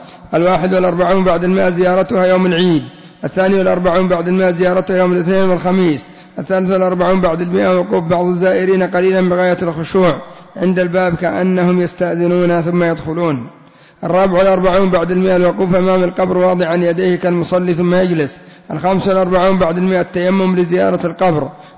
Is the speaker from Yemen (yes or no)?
yes; Yemen; أو غير ذلك من القبور عندنا في اليمن